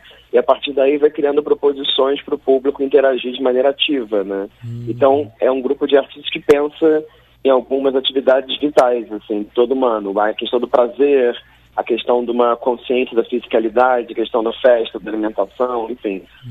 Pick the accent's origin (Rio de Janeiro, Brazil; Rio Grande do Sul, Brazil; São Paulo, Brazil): Rio de Janeiro, Brazil; E, claro, sendo carioca e sendo um coletivo, né, do Rio de Janeiro